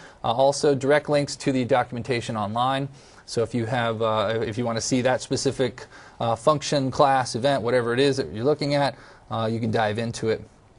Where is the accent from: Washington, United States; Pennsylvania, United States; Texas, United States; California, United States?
California, United States; San Diego; I grew up in San Diego, so I'm always looking to go home.